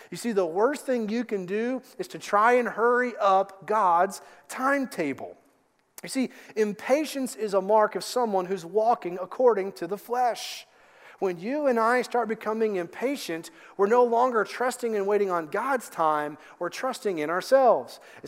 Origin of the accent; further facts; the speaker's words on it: Lexington, Kentucky, United States; You know, growing up in Lexington, Kentucky, I was born and raised there.